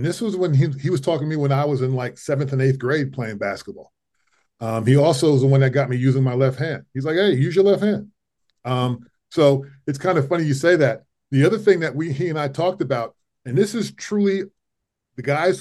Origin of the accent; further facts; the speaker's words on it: New York, United States; accent: New York; So one of the things I worked on was trying to remove my New York accent, and more or less trying to sound basically just neutral so I could appeal to people across the country.